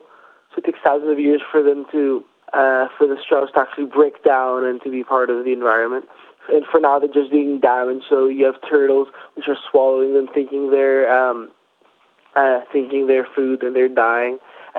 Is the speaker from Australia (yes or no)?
no; Greece; also born or lived in London, United Kingdom / Barcelona, Spain; I was born in London, and from a young age I moved to Greece, so I lived there for 7 years. And in fourth grade, I moved to Barcelona, Spain, and I lived there for 5 years. And I moved back to Greece a year ago.